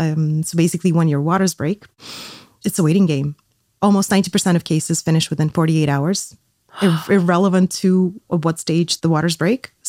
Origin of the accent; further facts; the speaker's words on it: Moscow, Russia; English is a second language; now in Luxembourg; I'm originally from Moscow